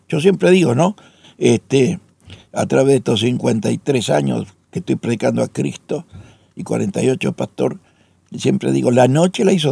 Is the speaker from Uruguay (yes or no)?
yes; Uruguay; yo me crié aquí en Uruguay, una familia común, diríamos